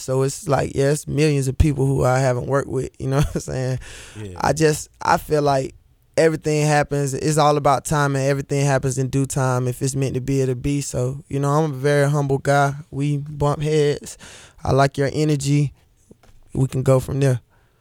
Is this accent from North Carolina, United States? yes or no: yes; Durham, North Carolina, United States; And I'm starting it off in Durham, you know, in my hometown at the Motoco on the 27th of June.